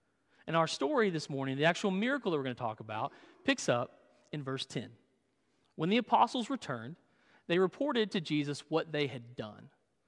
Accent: Southern United States, United States; Now, I'm from the South. I love cornbread.

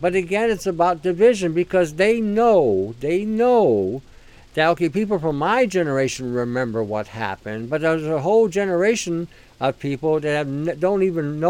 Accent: Detroit, Michigan, United States; Back in the 60s, I always mention in the 60s, I was growing up in Detroit. I was about 11 years old.

